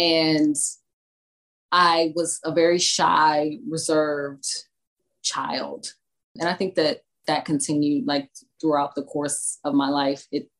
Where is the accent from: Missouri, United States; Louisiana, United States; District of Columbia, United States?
District of Columbia, United States; Washington; I mean, I valued growing up in Southeast DC. I valued growing up in what we call the hood because it made me feel like I was streetwise.